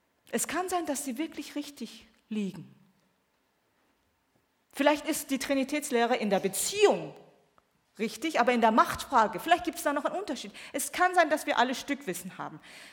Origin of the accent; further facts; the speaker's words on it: South Korea; ich komme aus Korea, wo viele, viele Gemeinden, große Gemeinden, dynamische Gemeinden, missionarische Gemeinden existieren und existiert haben